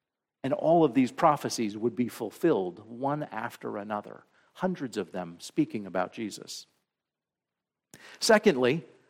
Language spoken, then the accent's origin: English; New Jersey, United States; we grew up in Northeast New Jersey, and all of the New York City folks would say, "Jersey? Really? Who lives in Jersey?